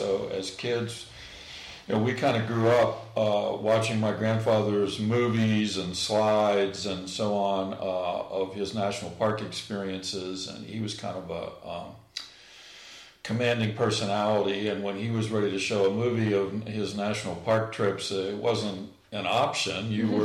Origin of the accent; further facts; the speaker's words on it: Pennsylvania, United States; I grew up in Western Pennsylvania.